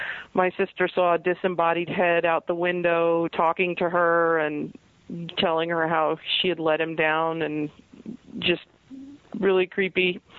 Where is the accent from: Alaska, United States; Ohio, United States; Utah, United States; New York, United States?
New York, United States; Huntington; Yeah, I was born and raised in Huntington.